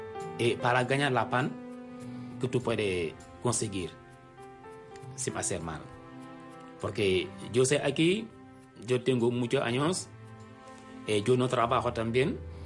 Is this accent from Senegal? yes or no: yes; Senegal; Spanish is a second language; moved away as an adult; now in Spain; yo soy de Senegal. Yo vine aquí en 2006 para buscar la vida.